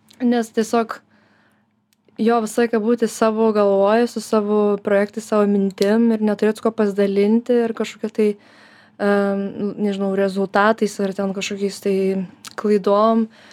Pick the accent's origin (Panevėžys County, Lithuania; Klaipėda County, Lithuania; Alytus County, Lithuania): Panevėžys County, Lithuania; Panevėžys; also born or lived in Kaunas / Vilnius; aš iš Panevėžio krausčiausi į Kauną gyventi konservatorijoje, mokiausi ten irgi